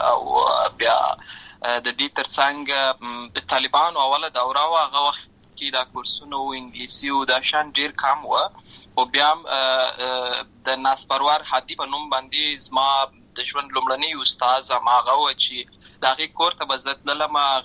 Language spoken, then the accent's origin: Pashto; Lashkar Gah, Helmand, Afghanistan; also born or lived in Uruzgan; زه په اصل کې د ورزګان ولایت یم. اما زه په هلمند ولایت لشکرګاه کې پیدا شوی یم. اما د لوی سوې یم.